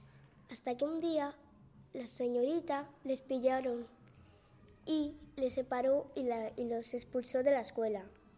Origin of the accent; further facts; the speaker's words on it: Madrid, Community of Madrid, Spain; Soy una niña y vengo de Madrid